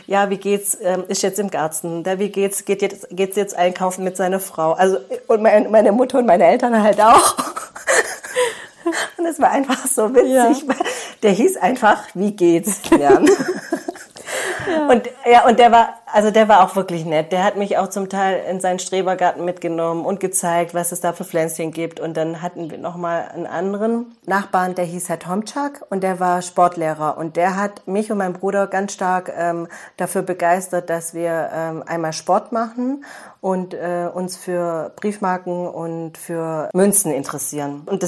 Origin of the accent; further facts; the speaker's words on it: Albstadt, Baden-Württemberg, Germany; Ich bin in Albstadt geboren, und ich kann mich erinnern, wir haben in einem Sechs-Partei-Haus gewohnt, also unter Deutschen.